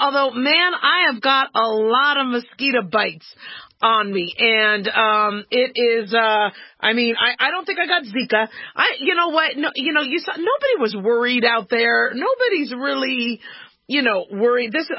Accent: California, United States; okay, I grew up in California.

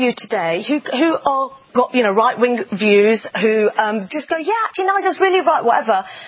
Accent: United Kingdom; born there; I'm brown. I've got Muslim heritage. I'm British born.

